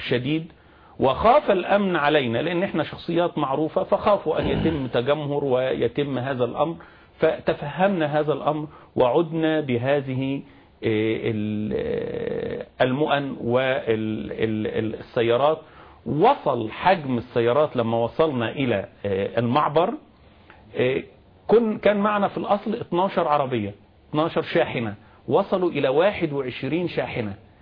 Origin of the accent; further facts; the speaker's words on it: Egypt; أنا مصري ويعني أفهم هذا الشعب جيدا